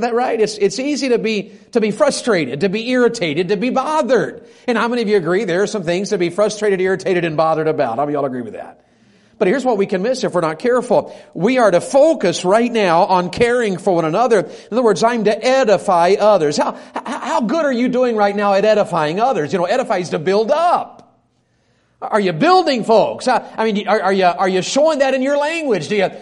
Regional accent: Florida, United States; And I said, well, actually, I'm from Florida, but I'm traveling and preaching. I'm an evangelist.

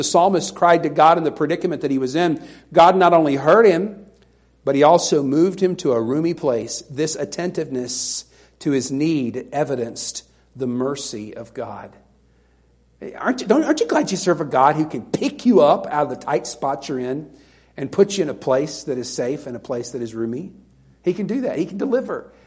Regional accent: Southern United States, United States; Look, I grew up in the South. I grew up in Tornado Alley.

